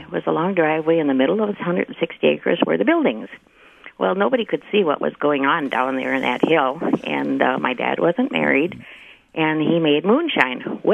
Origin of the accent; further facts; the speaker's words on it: Cleveland, Wisconsin, United States; I grew up in Marathon County in the town of Cleveland on a 160-acre farm.